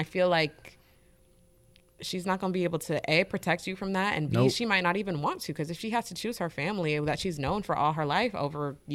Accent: the South, United States; I'm from the South, so I know in certain areas you just don't speak on certain issues openly.

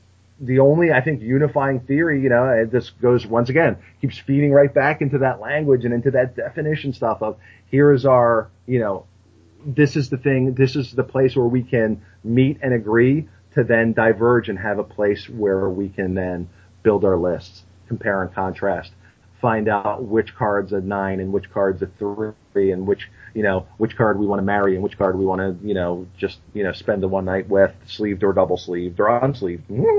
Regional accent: Philadelphia, Pennsylvania, United States; growing up in the Italian neighborhood where I did, in Philadelphia, no one could say three-syllable words, really.

